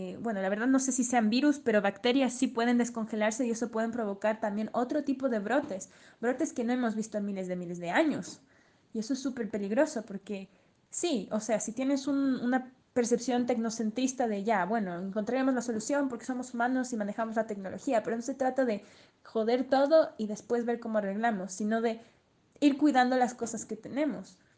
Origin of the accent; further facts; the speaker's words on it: Quito, Pichincha, Ecuador; soy de Quito.